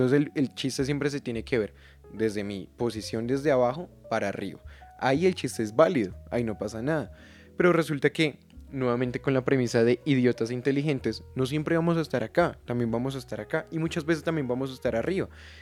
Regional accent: Colombia; Yo soy colombiano, soy estrato 3

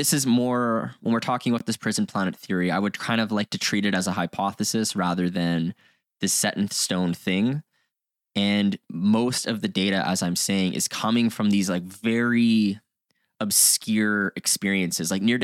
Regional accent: Canada; We're Canadian, by the way, for first time listeners

